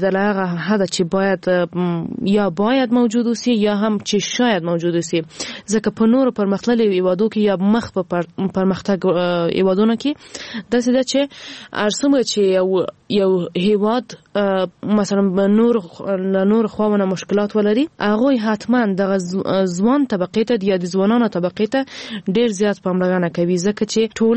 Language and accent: Pashto; Ghazni, Afghanistan; ما په خپل ولایت کې چې زه هم د غزنی یم